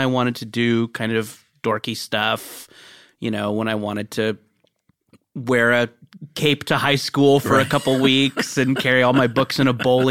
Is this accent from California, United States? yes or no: yes; California, United States; also born or lived in Beaumont, Texas; Yeah, I mean, I was born in Beaumont, Texas, but we moved to Orange County, California when I was like three. So uh-huh. I kind of consider that to be where I was born and raised.